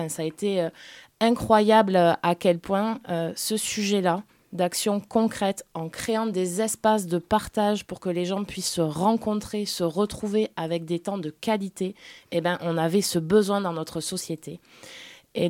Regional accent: Agen, Nouvelle-Aquitaine, France; Sur mon territoire, sur la Genée, parce que je suis d'Agen.

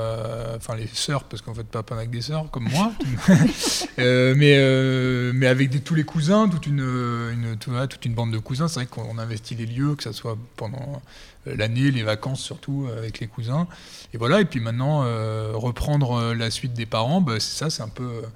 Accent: Agen, Nouvelle-Aquitaine, France; je suis du coin, j'ai grandi, de toute façon, j'ai grandi ici jusqu'à 18 ans, même si j'étais un peu en pension pour le lycée, on est revenu tous les week-ends. Et j'ai grandi ici dans la maison

